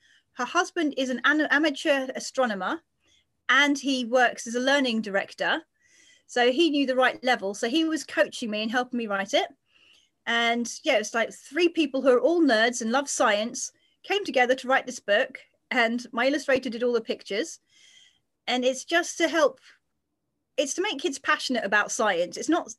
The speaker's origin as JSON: {"language": "English", "region": "England", "country": "United Kingdom", "said": "I'm from England, and in England we have a important exams called the GCSEs."}